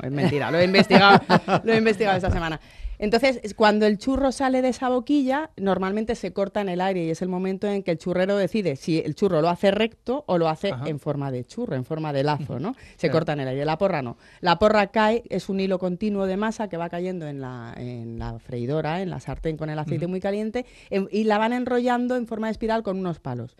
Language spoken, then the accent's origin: Spanish; Valdemorillo, Community of Madrid, Spain; yo mi juventud la he pasado, en mi infancia y mi juventud, en Valdemorillo.